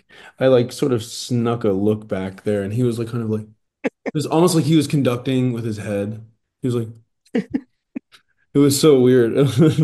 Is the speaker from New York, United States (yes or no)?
no; Frederick, Maryland, United States; I'm from Frederick. It's like an hour outside Baltimore.